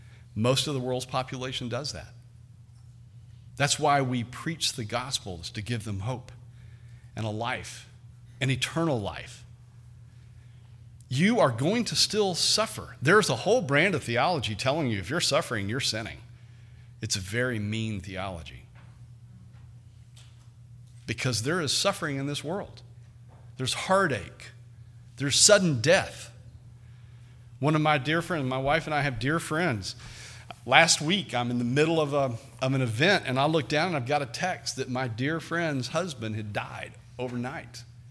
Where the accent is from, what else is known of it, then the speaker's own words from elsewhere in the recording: Nevada, Texas, United States; I'm from Nevada, Texas.